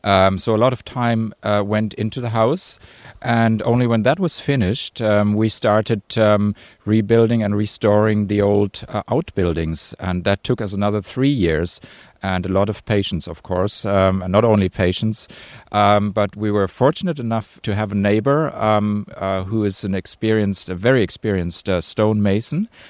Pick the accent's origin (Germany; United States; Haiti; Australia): Germany; English is a second language; moved away as an adult; now in Ireland; Well, I've lived here for 11 years now, but I'm originally from Germany, and I'm a travel writer. I decided to settle down here in Ireland.